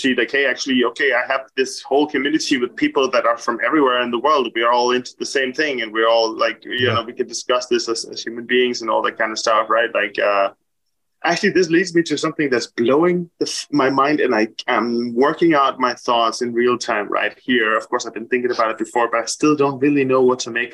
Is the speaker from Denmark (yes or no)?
yes; Bornholm, Capital Region of Denmark, Denmark; Like, I grew up in Bornholm, it's a small island.